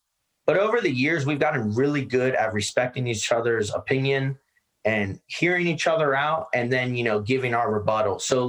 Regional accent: Virginia, United States; We were all born and raised in Northern Virginia, kind of just like my hometown.

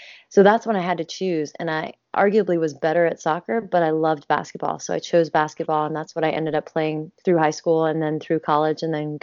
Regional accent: Pennsylvania, United States; I grew up partially on the East Coast, and I was 9 living in Pennsylvania

